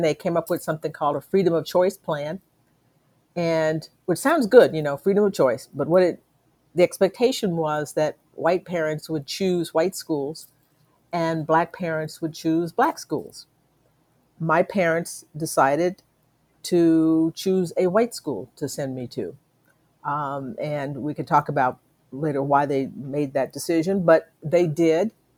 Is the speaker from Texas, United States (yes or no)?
yes; Conroe, Texas, United States; also born or lived in Livingston; I was born in Livingston, moved to Conroe, Texas. That's technically East Texas.